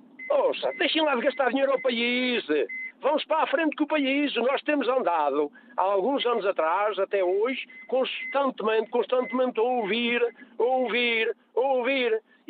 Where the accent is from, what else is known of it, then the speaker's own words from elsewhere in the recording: Covilhã, Centro, Portugal; Porque nós estamos aqui no interior, somos da Covilhã e não temos nada.